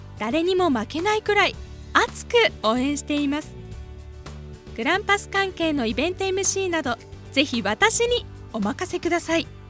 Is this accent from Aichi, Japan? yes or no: yes; Nagoya, Aichi, Japan; 小さい頃からサッカー観戦が大好き。地元の名古屋